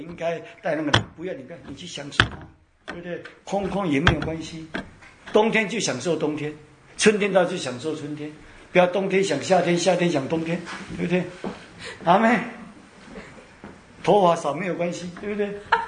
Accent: China; 所以我们中国人，特别是华人，要让耶稣的爱来什么，来转换我们

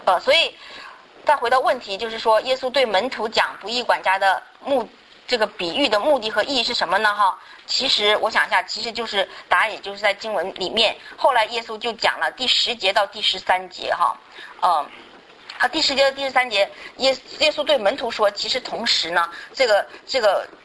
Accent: Northeast China, China; accent: Northeastern; 我们中国人我们东北话叫手不紧

